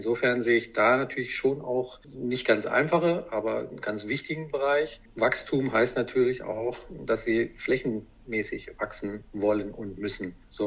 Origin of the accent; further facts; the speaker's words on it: Hanover, Lower Saxony, Germany; moved away as an adult; bin 57 Jahre, bin gebürtiger Hannoveraner, bin also hier aus der Gegend, allerdings schon seit über 25 Jahren nicht mehr hier in der Gegend. Bin in Hannover aufgewachsen, habe da mein Studium begonnen und habe mein Studium dann aber in Mainz abgeschlossen.